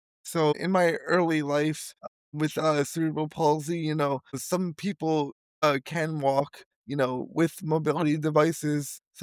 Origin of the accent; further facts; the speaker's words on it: New Jersey, United States; now in Tempe, United States; So I'm 27 years old, originally from New Jersey. Right now I live in Tempe, Arizona. I was born in New Jersey.